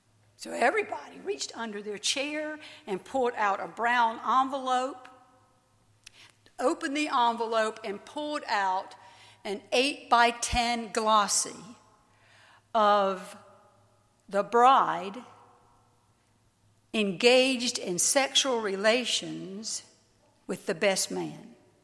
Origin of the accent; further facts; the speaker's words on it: North Carolina, United States; I'm from North Carolina. I should have told you that earlier.